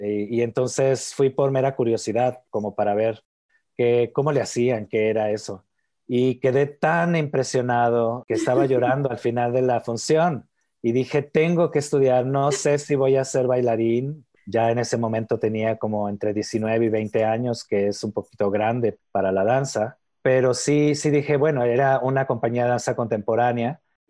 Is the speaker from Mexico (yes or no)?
yes; Mexicali, Baja California, Mexico; born there; nací en la frontera, en Mexicali, Baja California. Pues un lugar de frontera es un lugar donde se cruzan los muros, un lugar donde estás aquí y estás allá, pero a veces no estás ni aquí ni allá.